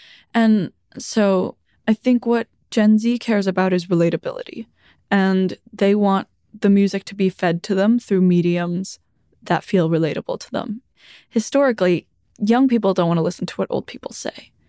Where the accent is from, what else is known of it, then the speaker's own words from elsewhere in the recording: Iceland; I definitely had to romanticize a lot of things growing up in Iceland.